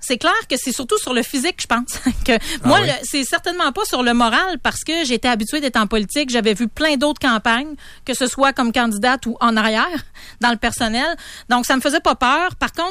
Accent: Baie-Comeau, Quebec, Canada; Donc, moi, j'ai grandi à Baie-Comeau, mais j'ai été baptisée dans Charlevoix parce que la famille est toujours restée dans Charlevoix.

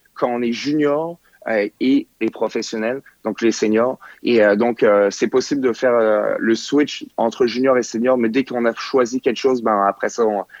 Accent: France; La France, c'est là où j'ai grandi.

